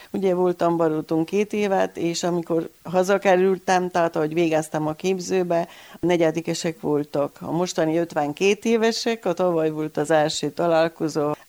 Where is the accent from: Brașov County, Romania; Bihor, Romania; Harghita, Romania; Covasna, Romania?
Covasna, Romania; Vargyas; 1960-ban születtem, 36-on kezdtük az első osztályt. Aztán utána voltak párhuzamos osztályok, de 20 gyerekkel, vagy 18-18-al, tehát sok gyerek volt Vargyason, nagy iskola tele volt.